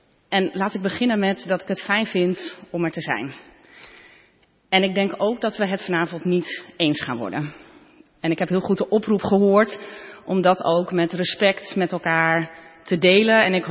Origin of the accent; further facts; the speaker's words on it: Groningen, Netherlands; ik kom uit Groningen. Ik ben oud-verpleegkundige, gelovig grootgebracht, moeder van twee kinderen